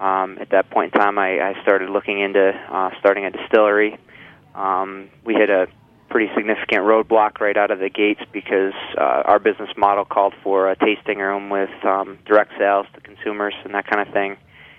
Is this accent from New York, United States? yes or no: yes; Elmira, New York, United States; So I'm from this area. I grew up in Elmira and went to school in Ithaca.